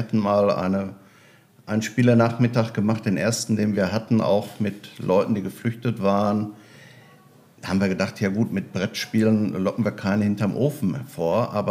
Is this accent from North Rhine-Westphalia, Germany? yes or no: yes; Wanne-Eickel, North Rhine-Westphalia, Germany; für uns aus Wanne-Eickel